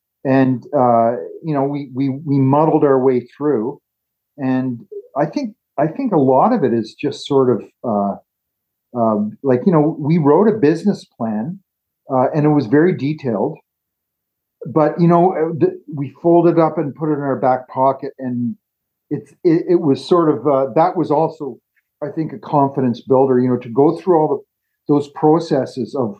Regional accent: Ottawa, Ontario, Canada; also born or lived in Toronto; That's where I'm from Toronto, but I grew up in Ottawa.

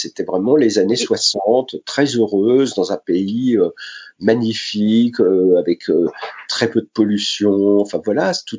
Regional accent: Sainte-Menehould, Grand Est, France; born there; Eh bien, moi, je suis né dans la Marne, à Sainte-Menou, ville capitale de l'Argonne et capitale du pied de cochon.

